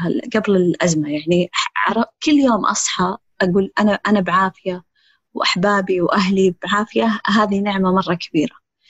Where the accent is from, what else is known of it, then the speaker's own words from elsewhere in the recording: Saudi Arabia; ولأنه الحمد لله إحنا سعوديين غالبا عندنا يعني عندنا عمالة